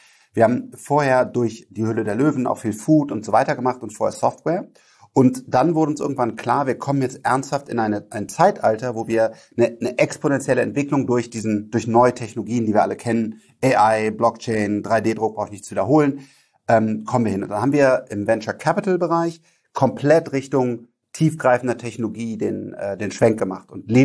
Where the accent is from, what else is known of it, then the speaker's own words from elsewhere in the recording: Rhineland, Germany; Ich bin Rheinländer, alles gut.